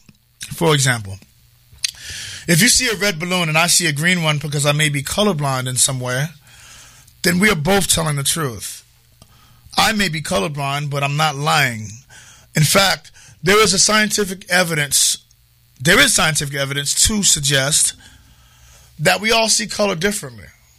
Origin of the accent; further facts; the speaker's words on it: New York City, New York, United States; from Harlem, the lowest paid man in the room